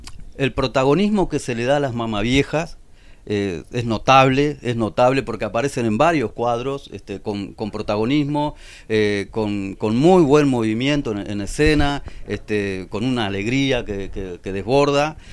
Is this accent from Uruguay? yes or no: yes; Uruguay; porque a mí me provoca orgullo como uruguayo